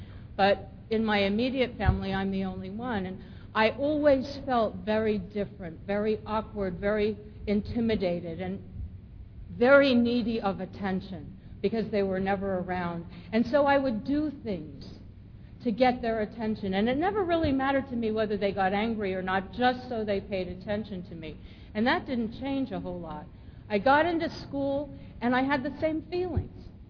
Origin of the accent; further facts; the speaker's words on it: Lansing, Michigan, United States; born there; I was born in Lansing, Michigan, to parents who really don't like children.